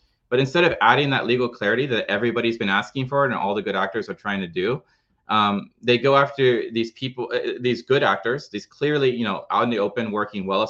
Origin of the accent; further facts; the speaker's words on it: United States; well, like I said, I'm an American, and it's just a pity to see America, not embracing this innovation for what it is.